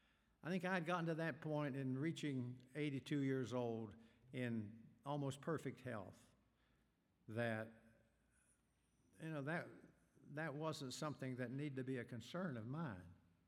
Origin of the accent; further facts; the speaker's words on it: Huntington, West Virginia, United States; But this congregation is a fine congregation in my hometown. It's not the congregation I grew up in, but they're just across the Big Sandy River out of Kentucky into West Virginia in the west end of Huntington.